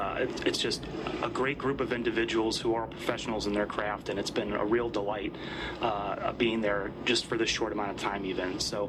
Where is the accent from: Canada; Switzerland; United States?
United States; St. Louis, Missouri; Originally, I'm from St. Louis area.